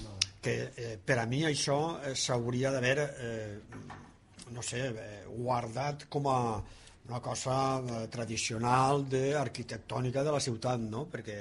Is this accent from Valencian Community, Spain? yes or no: yes; Valencian Community, Spain; nosaltres a València, el meu poble està a una hora i quart del centre de València caminant.